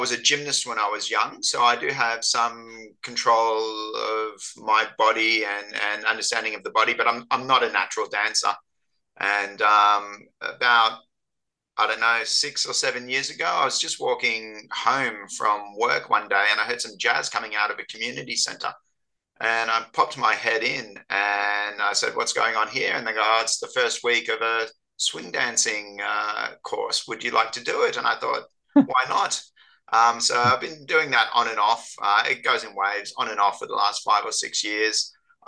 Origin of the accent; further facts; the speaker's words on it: United States; I can remember when I was in year 5 or so. I grew up in America